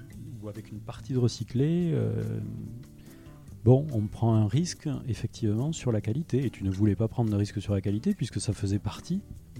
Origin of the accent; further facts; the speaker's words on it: Mazamet, Occitanie, France; moi, je viens de la région de Mazamet de Castres, donc, qui était la capitale de la laine après-guerre et jusqu'à dans les années 80-90.